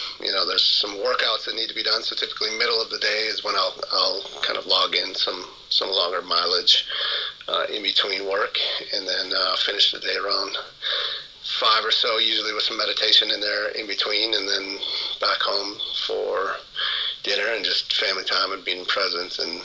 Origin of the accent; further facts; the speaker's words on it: Wisconsin, United States; now in Minnesota, United States; No, not always. I grew up in Wisconsin, so not too far from Minnesota.